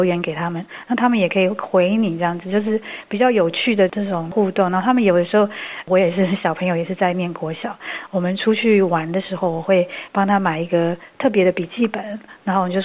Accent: Taiwan; 我是在台湾长大，然后我在台湾也念了大学，所以我对台湾的环境就是比较了解。

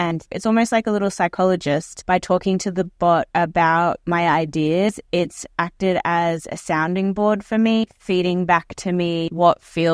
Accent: Australia; Saya dibesarkan sebagai orang Australia dan saya baru mulai memahami diri saya sebagai seseorang yang berasal dari budaya lain.

